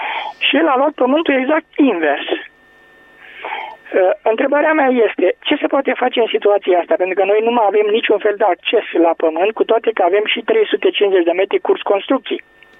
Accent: Pitești, Argeș, Romania; din Pitești.

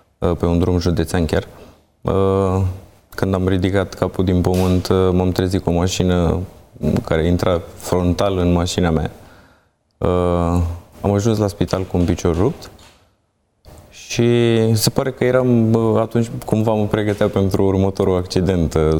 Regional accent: Vidram, Romania; also born or lived in Bucharest; m-am născut în Comuna Vidram. De fapt, în București m-am născut, dar în Comuna Vidram am crescut. Până la 24 de ani am învățat în școala generală de acolo din localitate și în liceu, într-un liceu tehnologic.

